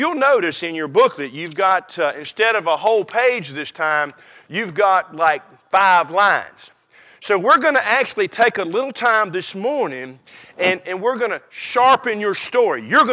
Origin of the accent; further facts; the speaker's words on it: Concord, North Carolina, United States; I was born and raised in Concord, North Carolina, in a community filled with kids.